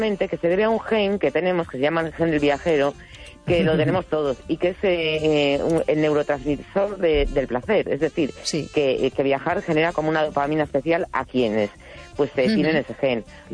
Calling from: A Coruña, Galicia, Spain; de La Coruña.

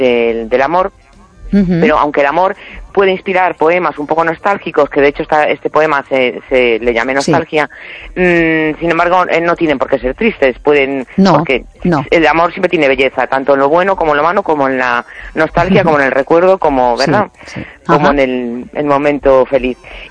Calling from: A Coruña, Galicia, Spain; de La Coruña.

